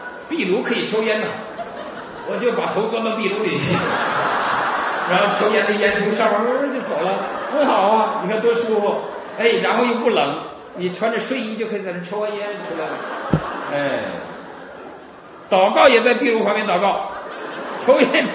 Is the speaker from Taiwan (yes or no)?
no; Northeast China, China; 我们东北人呢，能喝能抽，我东北人喝酒都用二大碗喝